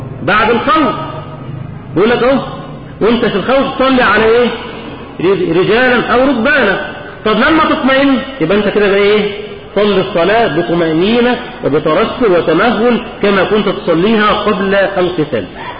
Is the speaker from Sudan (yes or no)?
no; Egypt; يعني مش رمي كده زي عندنا في مصر